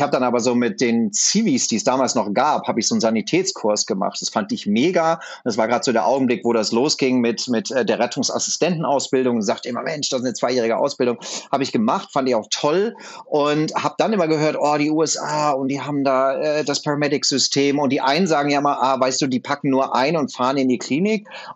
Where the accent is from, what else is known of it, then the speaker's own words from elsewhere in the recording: Hamburg, Germany; das hast du ja schon sehr richtig gesagt. Ich bin 17 Jahre alt, ich komme aus Hamburg.